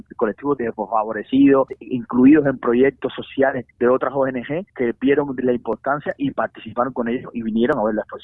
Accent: Cuba; now in Spain; yo creo que nosotros los cubanos, de hecho aquí en España muchas veces se nos toma como españoles también

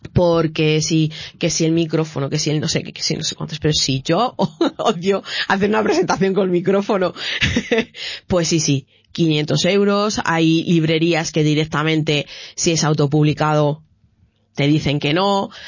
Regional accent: Salamanca, Castile and León, Spain; mujeres que escribimos, que somos de aquí de Salamanca

